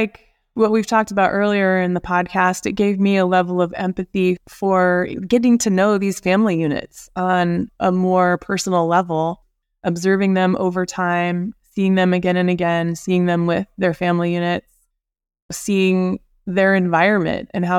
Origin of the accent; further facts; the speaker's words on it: Seattle, Washington, United States; So I grew up near Alki Beach and I've always been within a block or two living next to the ocean.